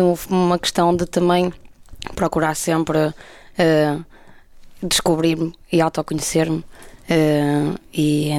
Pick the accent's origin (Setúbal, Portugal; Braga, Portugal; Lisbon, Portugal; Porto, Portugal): Braga, Portugal; sou natural de Braga, tenho 31 anos